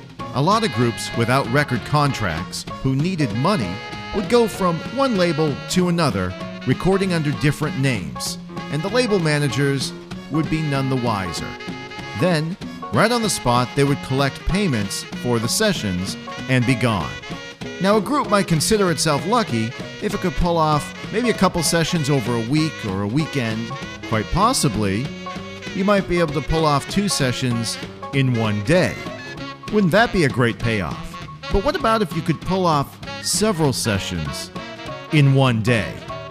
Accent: Boston, Massachusetts, United States; And since I grew up in the Boston area, my natural tendency is to call this group the Larks. But I'm gonna hold back, baby. I got to keep the accent in check.

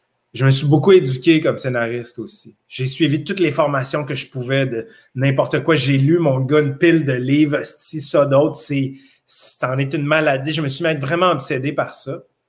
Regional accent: Quebec City, Quebec, Canada; Je venais de Québec, j'avais jamais tourné dans rien.

